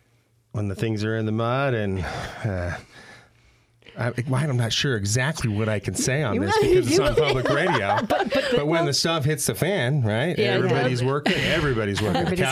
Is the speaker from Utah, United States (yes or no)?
yes; West Weber, Utah, United States; I grew up in Weber County in a little town called West Weber on a dairy farm. So our family milked dairy cows.